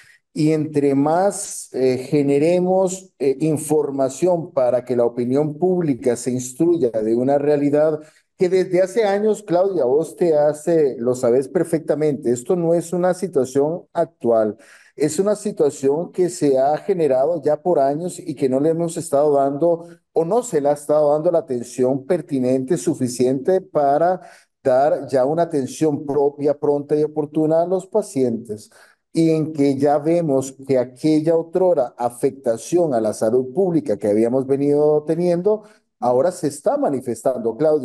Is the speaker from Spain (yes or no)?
no; Costa Rica; Lógicamente, un sistema de salud como el costarricense, que ha mejorado sus expectativas de vida, ojo, somos normalmente entre el primero, segundo y tercero puesto de baja mortalidad infantil en el mundo y Latinoamérica.